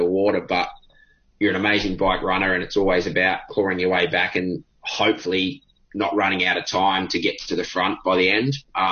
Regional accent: Sydney, New South Wales, Australia; It's growing up in Sydney. I mean, it's definitely not flat and I love riding hills.

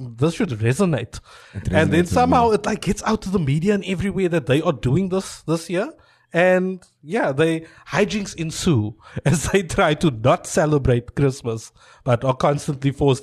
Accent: New York, United States; I'm from New York.

